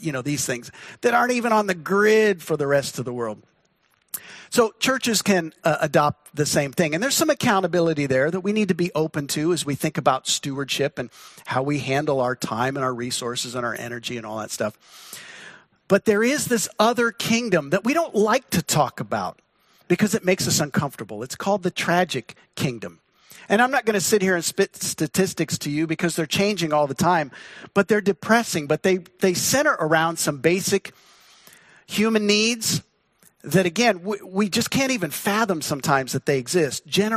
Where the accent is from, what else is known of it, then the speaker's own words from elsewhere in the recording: Midwest, United States; born there; now in Pacific Northwest, United States; But here I am, Midwest born, Pacific Northwest, grown here these last 20 years or so.